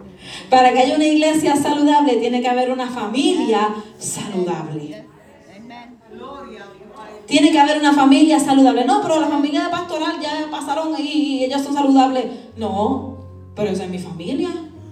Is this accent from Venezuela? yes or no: no; Puerto Rico; Yo, como madre, mire, fue difícil, y más yo que soy boricua